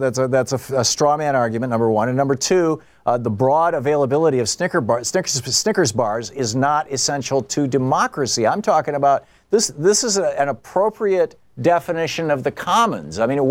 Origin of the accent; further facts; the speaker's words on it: United States; My position as an American, not as a libertarian, would be that we should invest in our children.